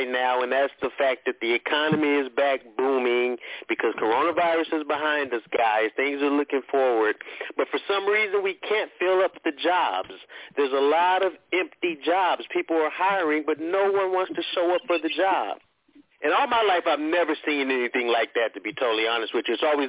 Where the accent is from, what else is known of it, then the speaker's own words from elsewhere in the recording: Los Angeles, California, United States; I'm from Los Angeles, California, and I will be hosting The Man's Voice today.